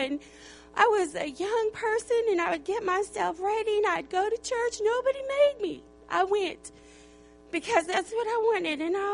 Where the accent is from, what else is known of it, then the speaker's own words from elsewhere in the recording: Arizona, United States; being born and raised in Arizona, I felt like I was a tumbleweed.